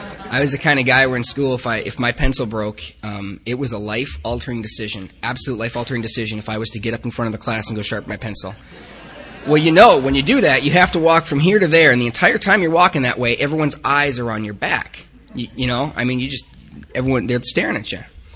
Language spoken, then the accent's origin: English; Ackley, Iowa, United States; also born or lived in Minot, North Dakota; So I was born in Minot, North Dakota, and now we're talking. That's what I'm talking about. I quickly moved to Ackley, Iowa, where I spent the first 10 years of my life. I grew up on a farm.